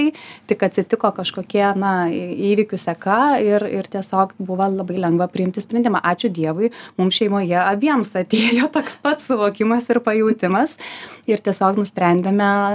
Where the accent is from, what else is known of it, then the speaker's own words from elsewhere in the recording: Kretinga, Klaipėda County, Lithuania; moved away as an adult; now in Vilnius, Lithuania; Taip, aš esu iš Kretingos ir aš atvykau į Vilnių studijuoti.